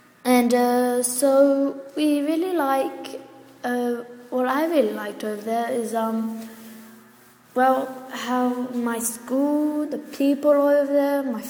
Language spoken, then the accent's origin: English; New Zealand; I come from New Zealand and it's great over there